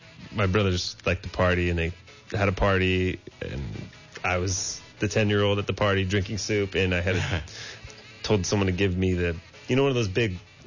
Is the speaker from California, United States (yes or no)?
yes; Pleasanton, California, United States; I'm from East Bay, Pleasanton, actually.